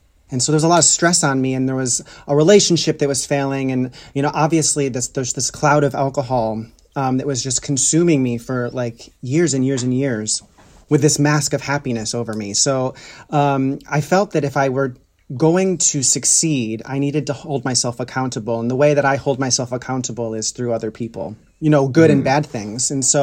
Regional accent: United States; So, I'm American.

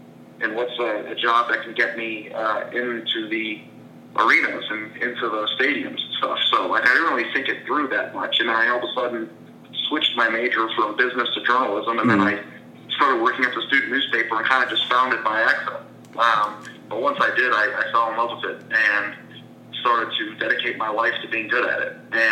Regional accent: Phoenix, Arizona, United States; I grew up in Phoenix, so I'm not really used to it yet.

